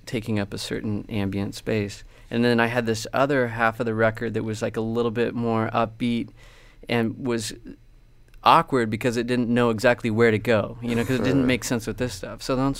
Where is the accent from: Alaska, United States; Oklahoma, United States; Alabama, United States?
Oklahoma, United States; Where I grew up in Oklahoma, I was listening to a lot of Top 40